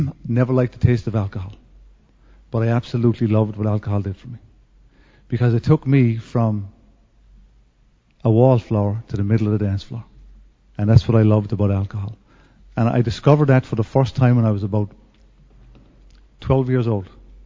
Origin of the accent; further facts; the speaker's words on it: Ireland; I was born in Ireland. And I grew up in a small little town, you know, 4,000 people.